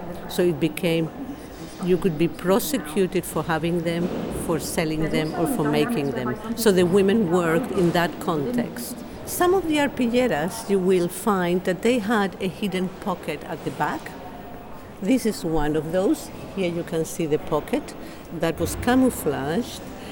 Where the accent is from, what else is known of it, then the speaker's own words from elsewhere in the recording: Chile; now in Northern Ireland, United Kingdom; I'm from Chile originally and live in Northern Ireland.